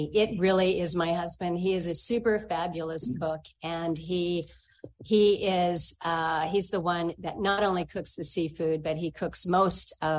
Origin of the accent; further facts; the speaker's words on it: Alaska, United States; I grew up in Southeast coastal communities.